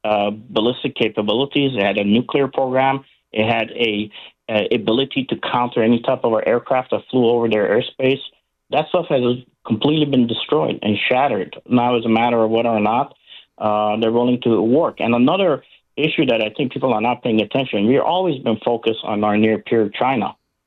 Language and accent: English; Iran; born there; English is a second language; I was born in Iran. I'm an Assyrian Christian from Iran, of course.